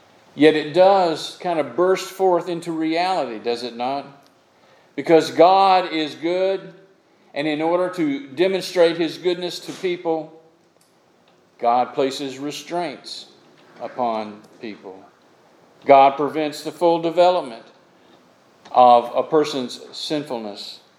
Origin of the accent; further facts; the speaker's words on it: Florida, United States; I grew up in Florida. And Florida is a tropical climate.